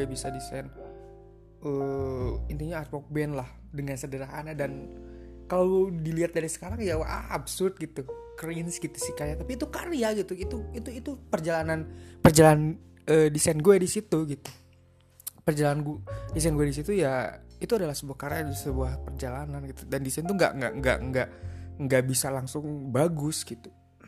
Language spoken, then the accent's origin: Indonesian; Cimahi, West Java, Indonesia; Singkat cerita, gue akhirnya sekolah di salah satu SMK swasta di kota gue di Cimahi gitu.